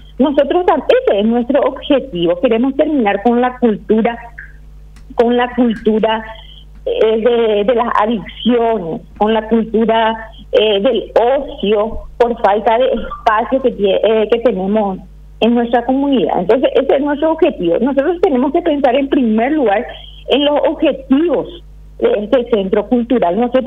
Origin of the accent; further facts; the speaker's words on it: Paraguay; como ciudadana, como paraguaya